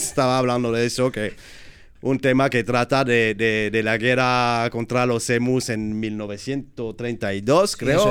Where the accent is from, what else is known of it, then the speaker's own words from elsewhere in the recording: Brittany, France; Spanish is a second language; now in Spain; yo soy de Bretaña francesa, vivo aquí desde años ya